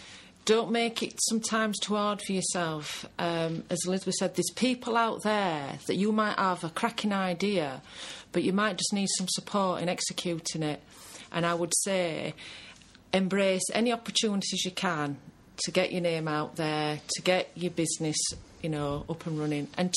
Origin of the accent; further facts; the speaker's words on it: Sheffield, Yorkshire and the Humber, United Kingdom; I've been born and bred in Sheffield, so, you know, it's the way I roll, really.